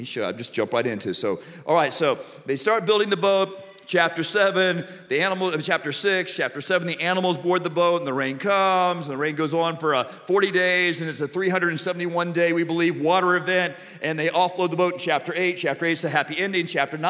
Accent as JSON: {"language": "English", "region": "Southern United States", "country": "United States", "said": "By the way, I'm from the South. I can't say the word naked."}